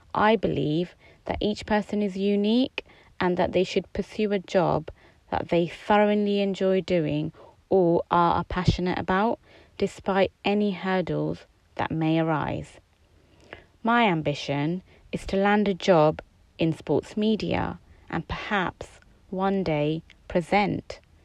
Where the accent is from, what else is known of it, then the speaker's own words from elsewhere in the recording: United Kingdom; I was born and raised in the UK as a British South Asian woman who wears a hijab.